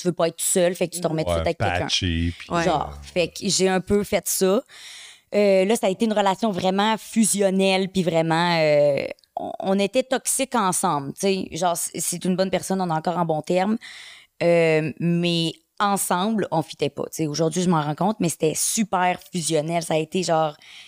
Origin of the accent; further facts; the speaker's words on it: Quebec, Canada; now in Montreal, Canada; puisque je suis originaire de la Beauce.